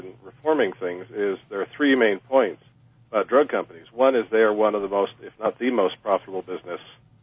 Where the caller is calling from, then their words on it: Denver, Colorado, United States; from Denver.